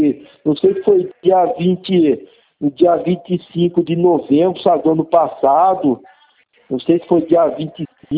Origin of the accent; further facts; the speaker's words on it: Araras, São Paulo, Brazil; Eu sou daqui de Arara, São Paulo.